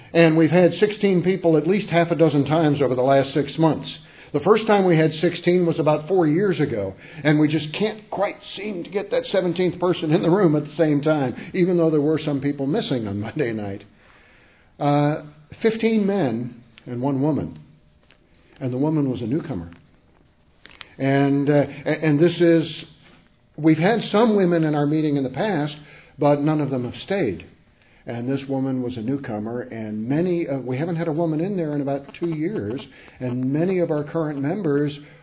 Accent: Pensacola, Florida, United States; I'm from Pensacola, Florida.

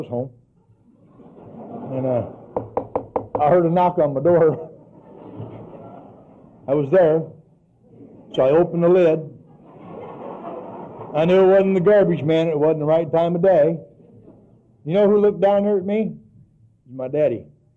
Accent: Illinois, United States; I'm from Illinois. It gets really cold there in the wintertime

